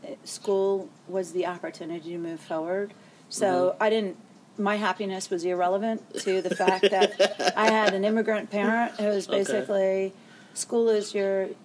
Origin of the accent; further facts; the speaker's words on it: Virginia, United States; Well, I grew up in Virginia, so I'm licensed to practice law in both Virginia and Arizona.